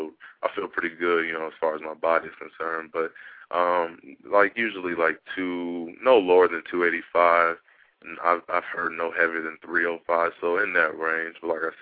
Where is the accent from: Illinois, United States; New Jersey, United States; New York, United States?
Illinois, United States; Chicago; I think I would want to play there and be in my hometown, and you know, be a real fun experience to play there.